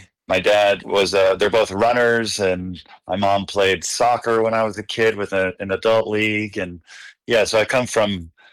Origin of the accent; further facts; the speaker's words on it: Needham, Massachusetts, United States; I grew up in Needham, Massachusetts, it's a little suburb just outside of Boston, bordering Boston.